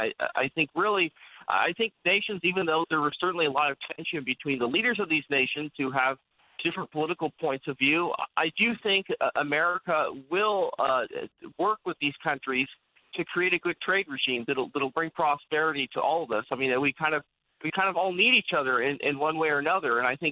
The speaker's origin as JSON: {"language": "English", "region": "California", "country": "United States", "tie": "born or raised there", "moved": "yes", "said": "I know I grew up in California. I've been left the state 7 years ago, yet I still get absentee ballots there"}